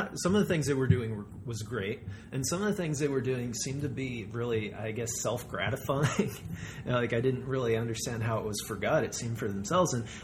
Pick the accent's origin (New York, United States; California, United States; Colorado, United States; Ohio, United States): Colorado, United States; I grew up in Colorado, which is a lot more post-Christian, post-Christendom than a lot of places in the U.S.